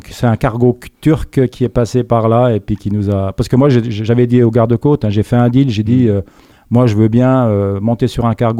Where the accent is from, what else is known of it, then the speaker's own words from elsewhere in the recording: Évian-les-Bains, Auvergne-Rhône-Alpes, France; born there; j'avais fait Évian où je suis né